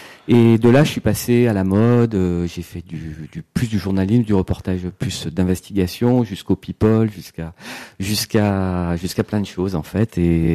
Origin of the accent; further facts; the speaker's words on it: Toulon, Provence-Alpes-Côte d'Azur, France; also born or lived in Brittany; j'ai grandi à Toulon, j'ai fait mes études à Avignon, j'ai passé 6 ans en Bretagne